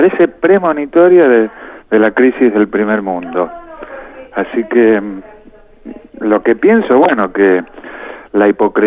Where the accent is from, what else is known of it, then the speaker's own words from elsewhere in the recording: Argentina; Una provocación, sí, pero no porque me sienta tan importante como argentino.